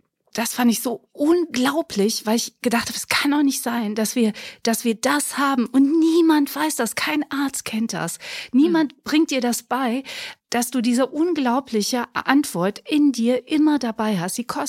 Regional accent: Poland; ich bin ja Polin, wir waren auf dem Weg nach Polen in den Sommerferien.

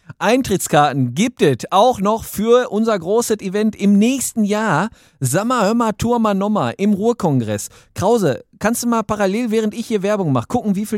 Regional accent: North Rhine-Westphalia, Germany; Sind wir Ruhrpottler so Brettspielfanatiker

